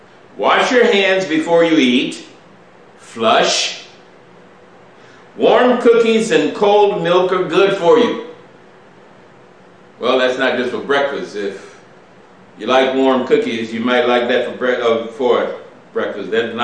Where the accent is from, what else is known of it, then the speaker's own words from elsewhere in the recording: Indiana, United States; the week of Thanksgiving in my home state of Indiana, our home state of Indiana.